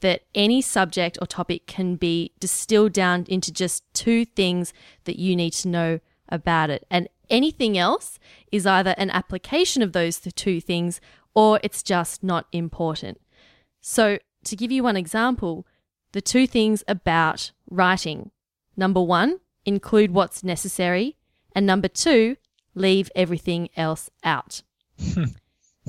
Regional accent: Australia; As an Australian

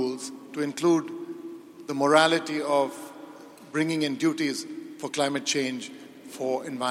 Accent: New Delhi, Delhi, India; Good evening. … I'm from New Delhi.

